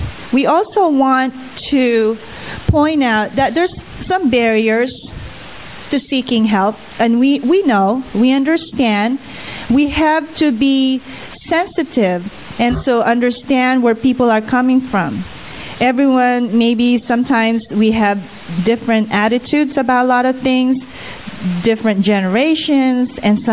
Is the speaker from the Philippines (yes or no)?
yes; Philippines; I'm Filipino, and we have so many dialects and different languages